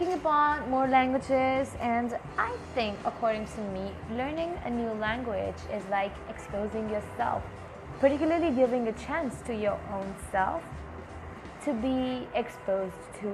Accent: India; So basically, I am from India. As I told you earlier, I am pursuing languages. I am into English, into Spanish. I know Hindi, Punjabi. These two are like languages of India.

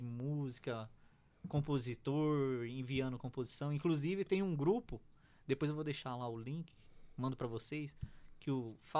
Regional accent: Ribeirão Preto, São Paulo, Brazil; que eu sou de Ribeirão Preto, né?

